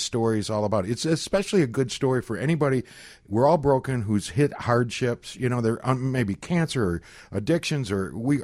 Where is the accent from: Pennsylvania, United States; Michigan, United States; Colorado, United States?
Michigan, United States; Everything from I grew up in just outside Detroit